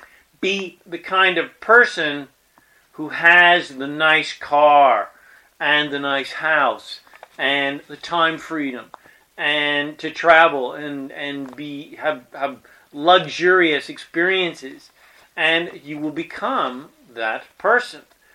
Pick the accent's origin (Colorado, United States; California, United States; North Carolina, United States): Colorado, United States; born there; I was born in Colorado in the mountains, and I used to go rock climbing all the time.